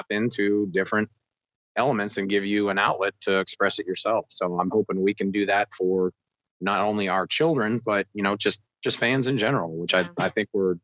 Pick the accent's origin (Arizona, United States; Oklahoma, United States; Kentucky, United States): Oklahoma, United States; Midwest boy. I grew up in Panhandle, yeah. Oklahoma, a small farm town.